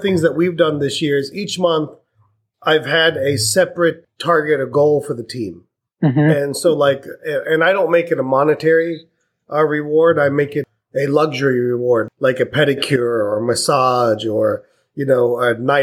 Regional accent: India; you know, I'm Indian, so I'm relatively frugal.

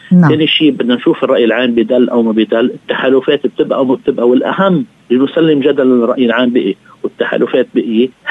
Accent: Baalbek, Baalbek-Hermel, Lebanon; لأنه بال 2016 كان في بعلبك مدينتي قدرت تقلص الفارق بينه وبين لائحة حزب الله ل 900 صوت

